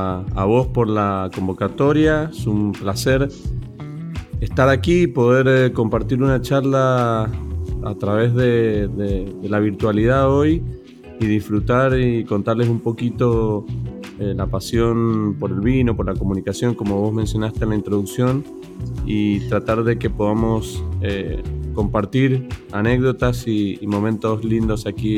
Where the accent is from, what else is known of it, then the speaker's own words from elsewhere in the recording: Mendoza, Argentina; Bien, como mendocino que mencionaste vos